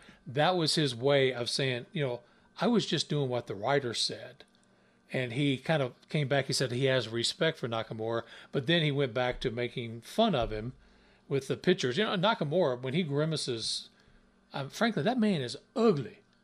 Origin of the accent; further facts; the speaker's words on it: Tennessee, United States; Now I'm from Tennessee.